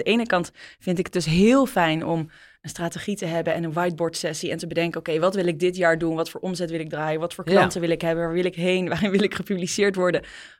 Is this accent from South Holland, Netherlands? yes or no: yes; Rotterdam, South Holland, Netherlands; now in Amsterdam, Netherlands; Ik kom uit Rotterdam.